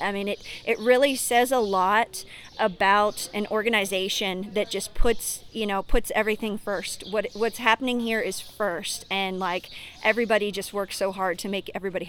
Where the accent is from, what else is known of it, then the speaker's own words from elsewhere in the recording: Georgetown, Kentucky, United States; Actually, I'm from Lexington, in Georgetown, Kentucky. So central Kentucky.